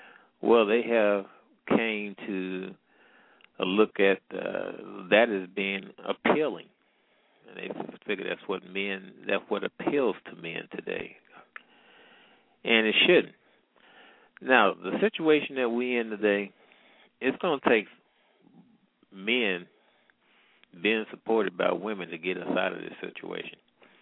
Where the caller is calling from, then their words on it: Midwest, United States; I'm calling from the Midwest.